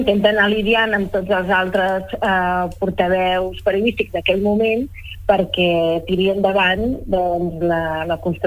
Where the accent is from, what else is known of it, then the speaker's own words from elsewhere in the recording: Figueres, Catalonia, Spain; Bé, jo soc de l'Alt Empordà i soc de Figueres